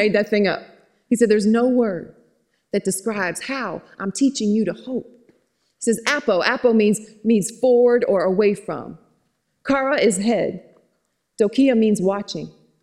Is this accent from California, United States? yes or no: no; Georgia, United States; I put more syllables in words, because I'm from Georgia, put 9 or 10 syllables where there's really only two.